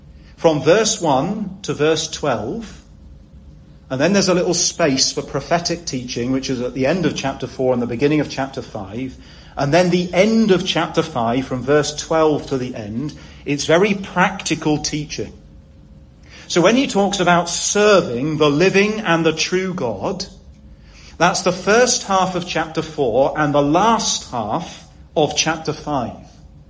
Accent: South West England, United Kingdom; I'm English. I'm even Cornish.

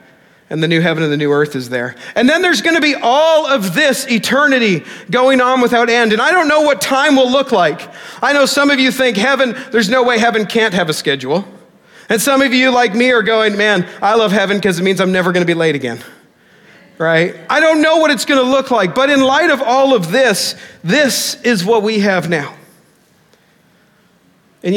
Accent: Canada; I'm from Canada

